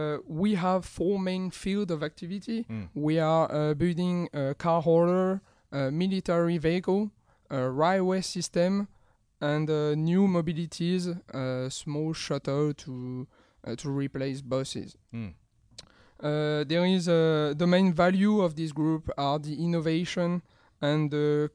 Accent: France; now in Atlanta, United States; So I am from France, as you can notice.

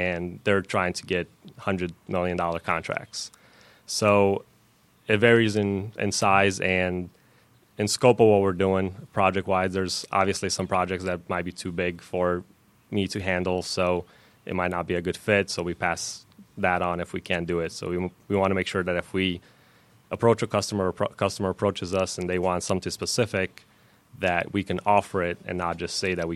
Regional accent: Chicago, Illinois, United States; accent: mix; also born or lived in Romania; I guess my accent is a mix. I was born in Romania, but came here at a young age, and I lived in Chicago up until about a year ago. So it's kind of a mix of accents there.

